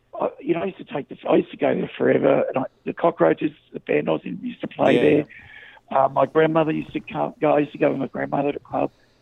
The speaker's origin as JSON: {"language": "English", "town": "Laidlaw Park", "region": "New South Wales", "country": "Australia", "tie": "born or raised there", "said": "Oh, no. I grew up in Laidlaw Park, Western Sydney."}